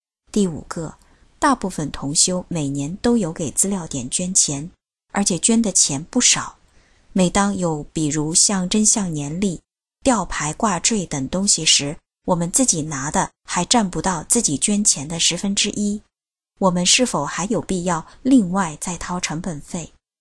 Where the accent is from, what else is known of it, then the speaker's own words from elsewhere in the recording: China; 因为对联是我们中国人的传统